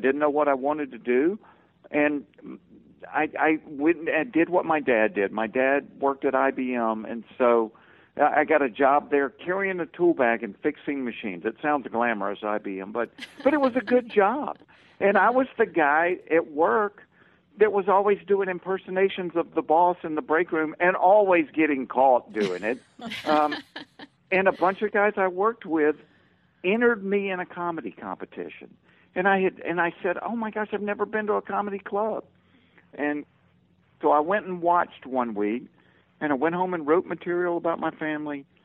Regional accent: the South, United States; But what I found out growing up in the South, I kind of thought we had exclusive rights to rednecks.

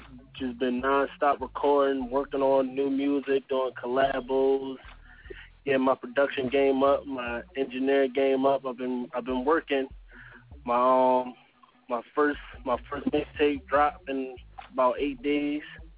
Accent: Philadelphia, Pennsylvania, United States; Well, as you know … I'm from Philadelphia.

